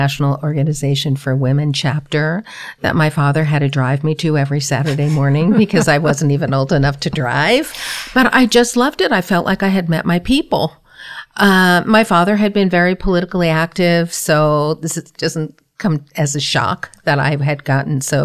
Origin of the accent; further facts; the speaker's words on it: New Jersey, United States; And it really started when I grew up in New Jersey.